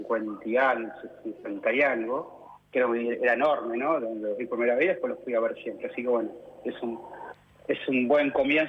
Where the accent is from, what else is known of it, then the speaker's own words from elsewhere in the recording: Santa Cruz, Argentina; soy de Santa Cruz, yo era senador de la Nación en el año 2012